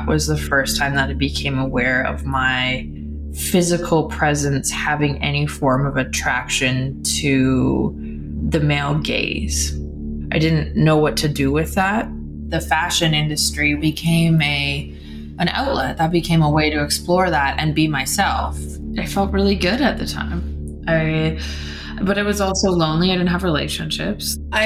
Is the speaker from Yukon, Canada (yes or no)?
no; Guelph, Ontario, Canada; born there; I was born in Southern Ontario, medium-sized city called Guelph.